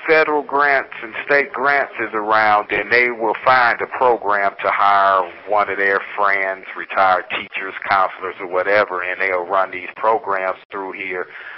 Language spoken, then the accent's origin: English; Cleveland, Ohio, United States; I'm from Cleveland, Ohio.